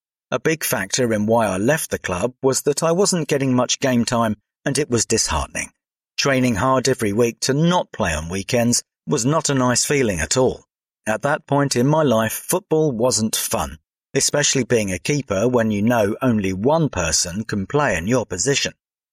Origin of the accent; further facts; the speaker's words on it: London, United Kingdom; I grew up around the South London area